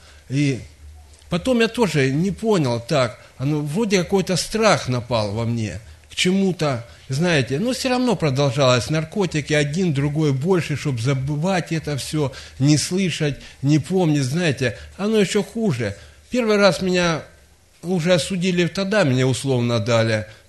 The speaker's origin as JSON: {"language": "Russian", "town": "Timashevsk", "region": "Krasnodar Krai", "country": "Russia", "said": "я из Тимашевска."}